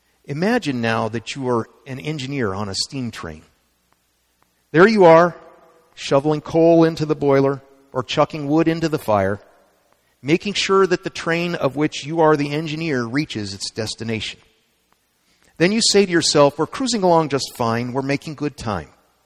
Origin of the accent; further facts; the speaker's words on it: California, United States; I grew up in Orange County, and we lived about a mile from the Magic Kingdom of Disneyland.